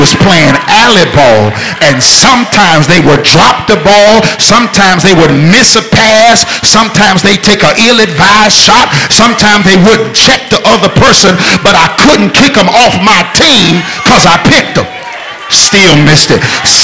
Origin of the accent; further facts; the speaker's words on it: Detroit, Michigan, United States; when I was growing up in Detroit, we lived on the west side of Detroit.